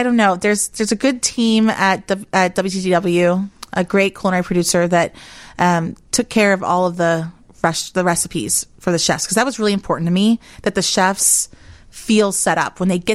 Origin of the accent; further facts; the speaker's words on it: Texas, United States; I think Mexican food, I'm from Texas. So Tex-Mex, I don't hate on it because I love it so much.